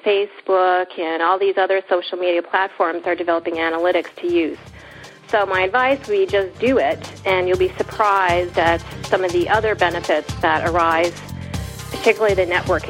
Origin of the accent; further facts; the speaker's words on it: United States; now in Canada; I can say that because I'm American living in Canada.